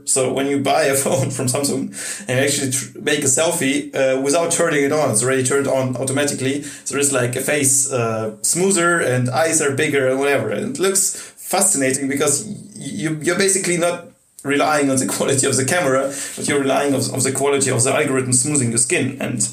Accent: Russia; now in Germany; I come from Russia

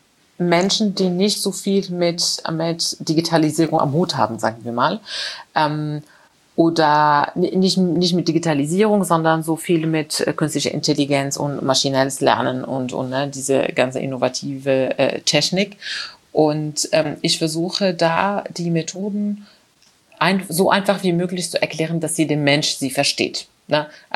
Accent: Morocco; moved away as an adult; also born or lived in Spain; now in Germany; Ich bin in Marokko aufgewachsen. Dann war ich in Spanien zum Studieren.

